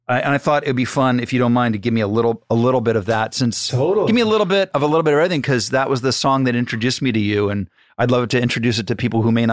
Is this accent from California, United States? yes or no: yes; Malibu, California, United States; He was such a big part of my life of growing up in Malibu and in that time and discovering his work.